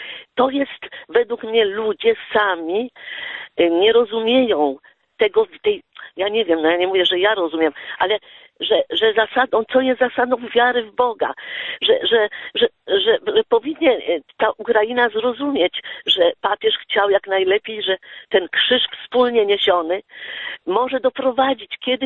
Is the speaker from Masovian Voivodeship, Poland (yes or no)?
yes; Warsaw, Masovian Voivodeship, Poland; born there; urodziłam się w gruzach Warszawy